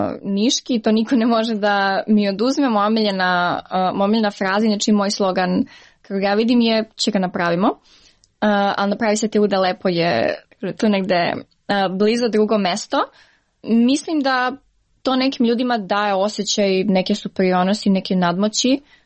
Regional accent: Niš, Southern and Eastern Serbia, Serbia; zbog mog akcenta, zbog toga što sam iz Niš, zbog toga što ne pričam možda kako treba

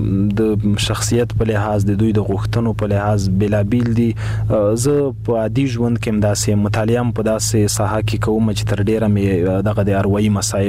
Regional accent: Khost, Afghanistan; نو زه د خوست یم، … دلته لوی شوی یم، دلته مې زده کړې کړي دي. سږ کال د شیخ زاید پوهنتون د ادبیاتو له پوهنځي فارغ شوم.

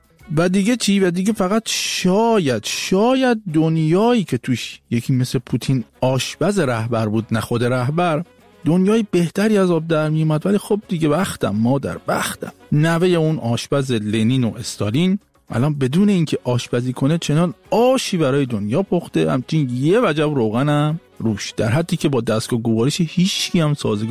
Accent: Shiraz, Fars, Iran; born there; چون فامیدیم … و متولد شیرازم هستم

